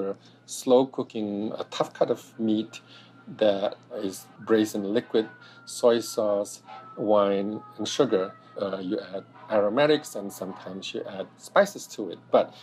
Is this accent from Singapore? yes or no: yes; Singapore; also born or lived in Indonesia; My family is from Fujian province, just a little bit north of the Guangdong region. I was born in Indonesia, but I grew up in Singapore.